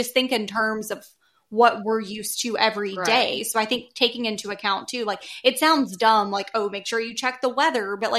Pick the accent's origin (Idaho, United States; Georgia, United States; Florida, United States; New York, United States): Florida, United States; Like, we're from Florida, where, I mean, literally the heat index today in August was 112.